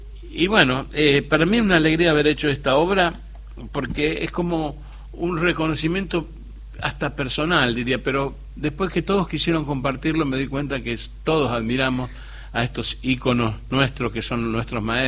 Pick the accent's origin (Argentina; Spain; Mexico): Argentina; accent: Santa Fe; me trago las S como los santafesinos.